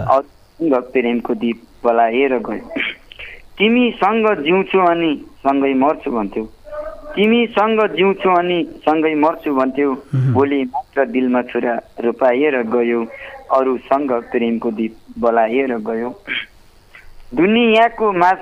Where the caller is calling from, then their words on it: Maital, Karnali Province, Nepal; चौकुनी पाँच मायतालबाट